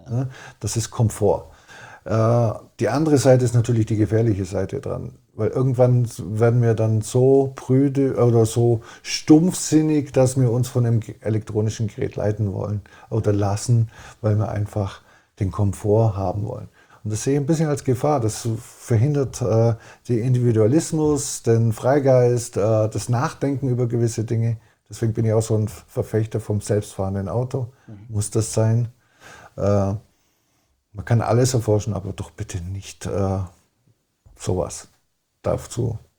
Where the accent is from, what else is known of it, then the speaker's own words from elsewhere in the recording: Memmingen, Bavaria, Germany; Ja, also Memmingen, also es gab für mich eigentlich nie einen Gedanke aus Memmingen weg.